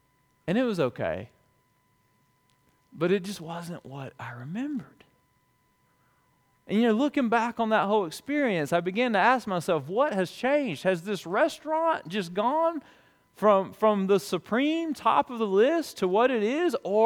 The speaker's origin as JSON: {"language": "English", "town": "Dothan", "region": "Alabama", "country": "United States", "tie": "born or raised there", "said": "Now, this was the place in my hometown of Dothan, Alabama."}